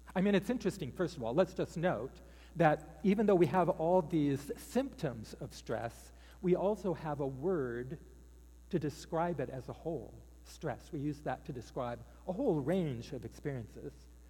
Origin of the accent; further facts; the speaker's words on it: Indianapolis, Indiana, United States; I grew up in the Methodist church, but I was living in Indianapolis, Indiana. I grew up in Indiana. Turns out that I have a fellow Hoosier in the space.